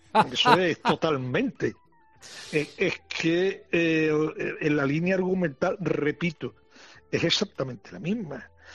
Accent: Marchena, Andalusia, Spain; pues yo soy de Marchena

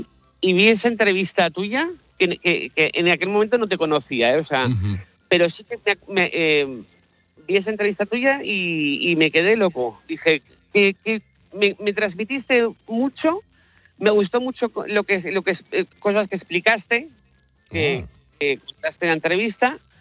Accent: Zaragoza, Aragon, Spain; now in Vigo, Spain; soy de Zaragoza y vivo en Vigo, porque sí. Una gallega, y aprovecho para decirle, una gallega me echó el lazo y vine a vivir aquí

